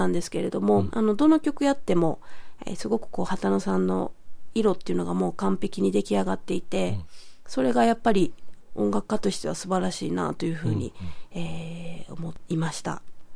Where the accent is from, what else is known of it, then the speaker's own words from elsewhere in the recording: Kobe, Hyogo, Japan; 佳香さんはあの同じ神戸出身なんですけれども